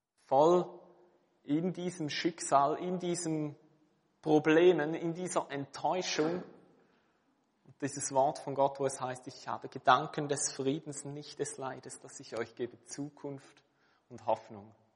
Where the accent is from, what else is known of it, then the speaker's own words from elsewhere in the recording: Switzerland; Wir entdecken das auch bei uns in der Schweiz, vielleicht in einer kleineren Form.